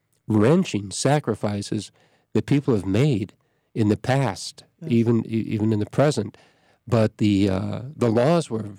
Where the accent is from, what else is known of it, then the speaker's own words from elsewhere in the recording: United States; would, in a sense, go out of its way to accommodate me as an American, you know, we're going to learn English, we're going to provide space for you to safeguard your culture